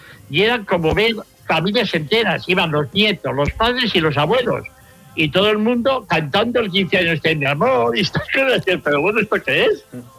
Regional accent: Vitoria, Basque Country, Spain; born there; Yo nací en Vitoria y recuerdo que con 14 años, en 1955, escuché por primera vez a … me eché a llorar.

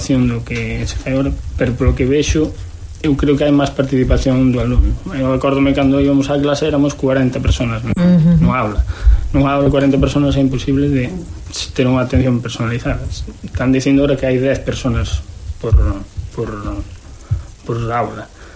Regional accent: Barreiros, Galicia, Spain; eu son de, sí, son de Barreiros, de Benquerencia, de parroquia, pero estudiei nas Moixas en Ribadeo.

